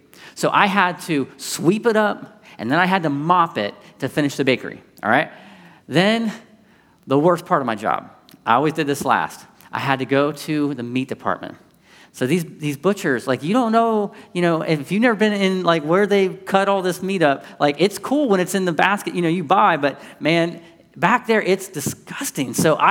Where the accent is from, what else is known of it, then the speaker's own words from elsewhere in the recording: Ohio, United States; I'm the youngest of six in my family. I grew up in Central Ohio